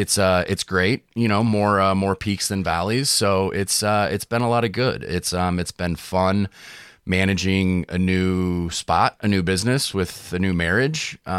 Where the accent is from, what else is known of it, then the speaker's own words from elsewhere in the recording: Highland, Illinois, United States; We both grew up in Highland, Illinois.